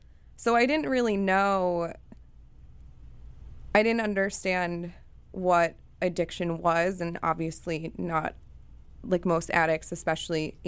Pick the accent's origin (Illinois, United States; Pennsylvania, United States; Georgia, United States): Illinois, United States; Chicago; I grew up in Chicago with a mother who was an addict and also really depressed